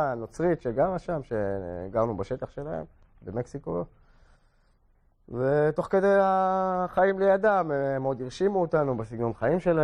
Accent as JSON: {"language": "Hebrew", "town": "Rehovot", "region": "Central District", "country": "Israel", "tie": "born or raised there", "said": "רחובות. הורים היו, אבא היה מסורתי. נפטר כשאני הייתי יחסית צעיר, בגיל 18. ואני אף פעם לא היה לי חיבור לדת."}